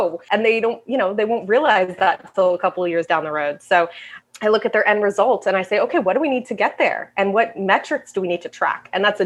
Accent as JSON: {"language": "English", "region": "Massachusetts", "country": "United States", "said": "I'm normally from Massachusetts, but I'm hiding at my mother-in-law's down in Florida, which we are loving."}